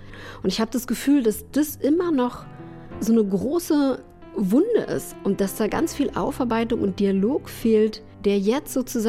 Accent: Germany; Weil ich komme ja auch noch aus einem Land, wo man das nicht so einfach konnte. Ich bin ja groß geworden in der DDR.

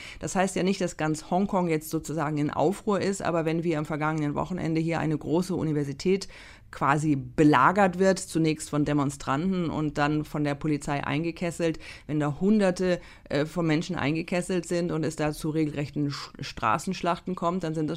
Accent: Germany; also born or lived in China; Also zum einen kommen wir als Deutsche, als Europäer aus liberalen Demokratien.

